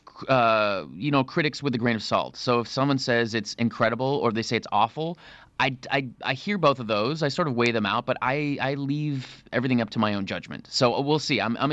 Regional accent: Canada; I grew up in Canada.

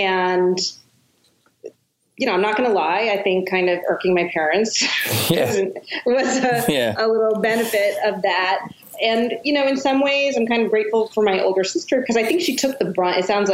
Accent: India; when I would tell them that I'm Indian, they were completely fascinated

